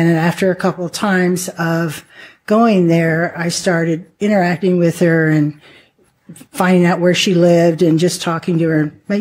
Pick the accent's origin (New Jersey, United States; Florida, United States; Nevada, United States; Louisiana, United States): Nevada, United States; Henderson; also born or lived in Boulder City; I was born in Boulder City, raised in Henderson, and working through Vegas all the time.